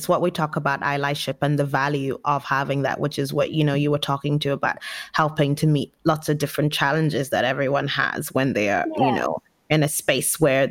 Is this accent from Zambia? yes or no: yes; Zambia; now in London, United Kingdom; I know I struggled when I first came to the UK. You know, I'm from Zambia originally, and you know, it's taken me a while to get into the flow of things